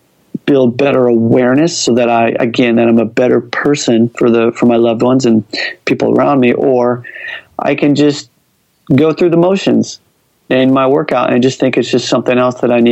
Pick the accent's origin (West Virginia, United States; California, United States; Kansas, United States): Kansas, United States; Wichita; So interestingly enough, I mentioned I come from Kansas, and so where I grew up is in Wichita, Kansas.